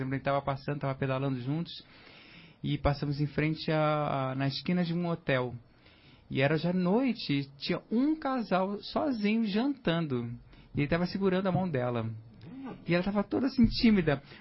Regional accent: Rio de Janeiro, Brazil; now in Curitiba, Brazil; eu sou carioca, estou morando agora aqui em Curitiba, né? Vim recentemente, já estou me habituando ao frio.

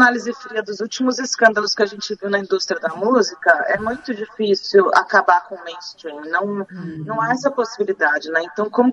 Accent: São Paulo, Brazil; born there; Me perdoe aí meu estado natal, São Paulo

